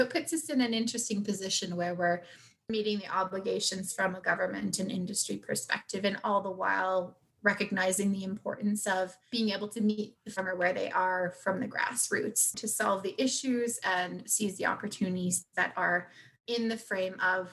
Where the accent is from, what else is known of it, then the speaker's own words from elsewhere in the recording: Strathroy, Ontario, Canada; And growing up in a farm town as well, I'm from Strathroy, Ontario. And then I worked in the local farm supply store.